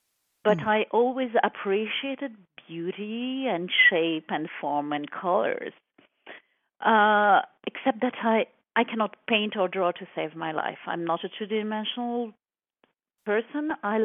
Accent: Paris, Île-de-France, France; moved away as an adult; also born or lived in Cannes; now in United States; France, in Paris, in a very glamorous place called Saint-Germain-des-Prés. Mm-hmm. And I was raised there, moved back and forth between Paris and south of France, Cannes, another beautiful place, until the age of 28. I moved in 1996. In the United States

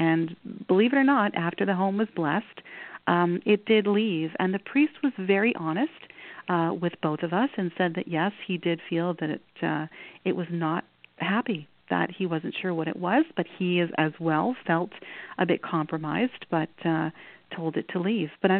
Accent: Montreal, Quebec, Canada; moved away; I'm actually from Montreal, having moved to Ontario 31 years ago, long time ago.

